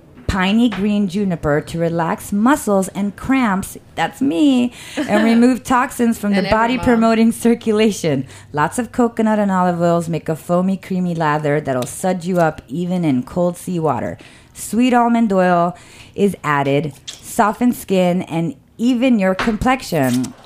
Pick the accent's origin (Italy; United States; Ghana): Italy; I'm from Italy